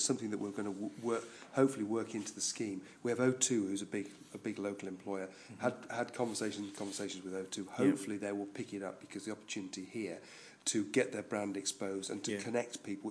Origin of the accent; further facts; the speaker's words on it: Hull, Yorkshire and the Humber, United Kingdom; now in Bury, United Kingdom; When I came here from Hull to see the optimism in Bury, it was quite electrifying, really.